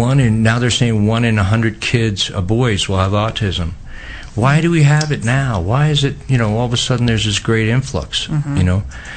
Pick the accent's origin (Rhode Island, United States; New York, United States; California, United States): New York, United States; But it probably lent itself, since I grew up in New York, it probably lends itself to me being a lot healthier